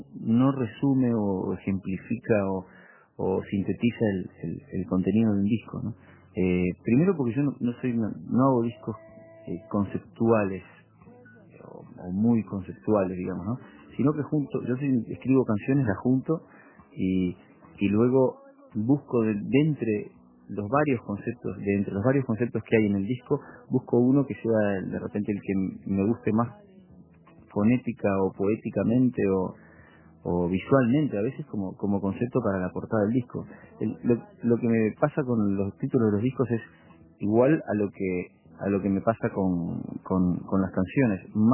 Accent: San Lorenzo de El Escorial, Community of Madrid, Spain; que por cierto el tren que va para mi pueblo, que es San Lorenzo del Escorial, para en el Andén 2

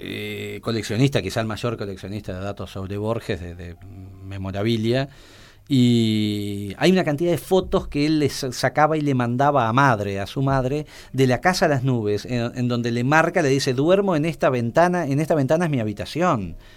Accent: Uruguay; somos uruguayos y que en realidad somos un país aparte.

